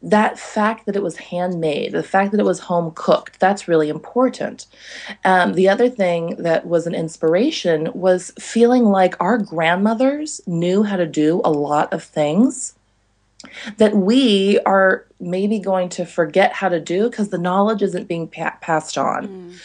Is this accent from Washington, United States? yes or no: no; California, United States; I grew up in California, where the season is 60 degrees every